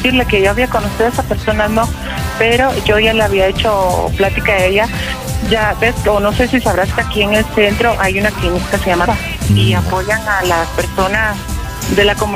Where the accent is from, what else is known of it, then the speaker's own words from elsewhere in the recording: Nicaragua; also born or lived in Guatemala; now in Mexico; soy de Nicaragua, somos de Nicaragua y yo estuve viviendo un tiempo en Guatemala.